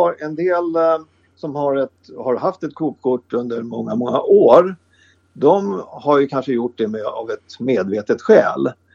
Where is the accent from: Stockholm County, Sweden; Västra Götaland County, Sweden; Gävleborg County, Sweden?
Stockholm County, Sweden; Tyresö; jag är en Tyresö-kille i botten, född i Tyresö 63. Min mamma och pappa flyttade till Sikvägen och sen vidare in ner på Ekbacken och där växte jag upp huvuddelen av min tonårsperiod. Och sen har jag bott på lite olika ställen i Tyresö